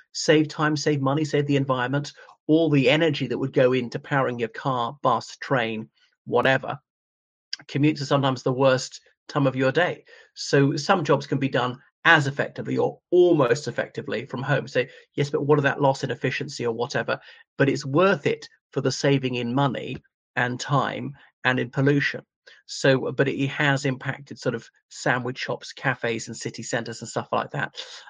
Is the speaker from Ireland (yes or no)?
yes; Ireland; from Ireland.